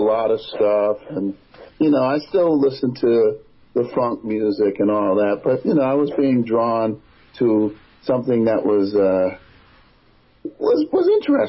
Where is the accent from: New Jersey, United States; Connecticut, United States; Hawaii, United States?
New Jersey, United States; I was from New Jersey, so going back kind of home, it was really interesting.